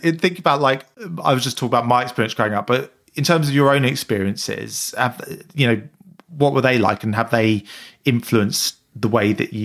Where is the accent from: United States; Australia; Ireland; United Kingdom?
United Kingdom; London; I grew up in London, and it was, you know, it's always been, you know, South London, quite a multicultural place